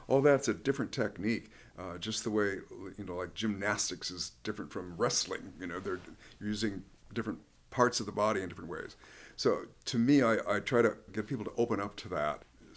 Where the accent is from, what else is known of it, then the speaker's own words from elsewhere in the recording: Devils Lake, North Dakota, United States; All right, so born and raised in Devil's Lake, North Dakota. Went to the University of North Dakota with the intention of becoming a high school music teacher.